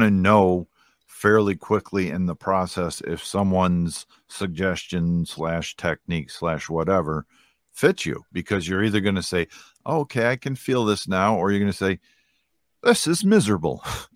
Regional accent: New York, United States; I'm from New York, so we're the best.

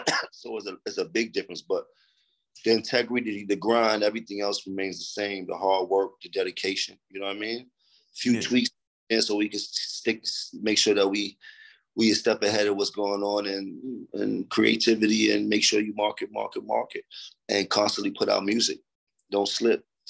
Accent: Bronx, New York, United States; also born or lived in Harlem; So I grew up in the Bronx and Harlem. These areas are flooded with a lot of Latin heritage, and this is how we learn how to talk Spanish, which we call Spanglish.

